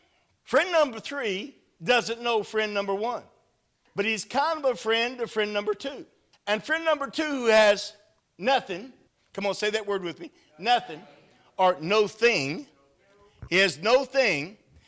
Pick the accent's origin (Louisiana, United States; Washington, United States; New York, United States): Louisiana, United States; Shreveport; I'm a Yankee. I'm from Shreveport. Okay. Yeah. I'm above Alexandria.